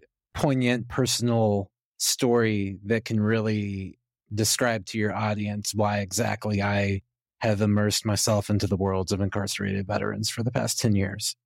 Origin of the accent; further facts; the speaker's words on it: Arkansas, United States; I was born and raised in Southeast Arkansas, where seemingly nothing ever happens.